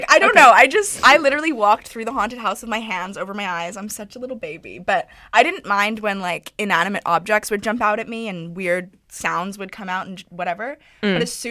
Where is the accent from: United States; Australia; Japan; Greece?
Japan; I grew up in Japan, so... horror stories were big